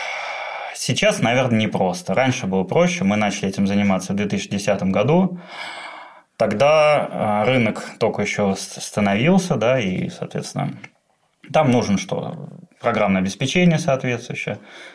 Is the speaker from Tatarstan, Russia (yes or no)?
yes; Kazan, Tatarstan, Russia; also born or lived in Saratov; now in London, United Kingdom; Я родился в Саратове, вырос в Казани, а сейчас живу в Лондоне.